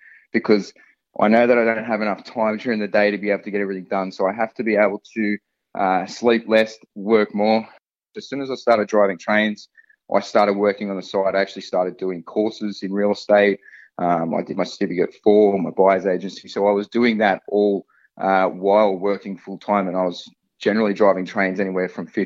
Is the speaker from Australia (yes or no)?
yes; Camden, New South Wales, Australia; I grew up in Camden, southwest of Sydney, and I pretty much grew up there for, you know, all of my primary school years. And then when I got into high school, we moved out towards Picton onto Acres.